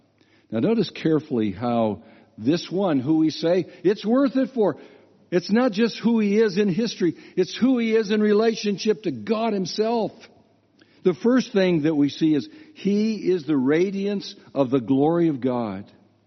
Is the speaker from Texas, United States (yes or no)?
no; Philadelphia, Pennsylvania, United States; Now, I come from Philadelphia.